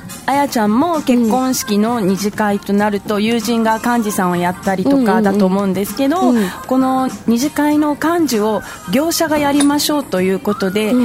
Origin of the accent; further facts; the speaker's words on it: Okinawa, Japan; 私は地元沖縄 で主人は、本土の出身 で結婚式はやっぱり地元の沖縄、私の地元沖縄で挙げたんですけど